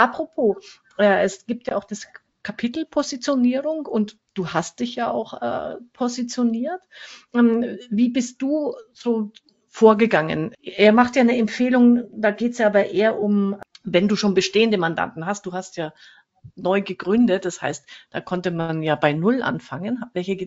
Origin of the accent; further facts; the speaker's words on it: Germany; Bei uns in Deutschland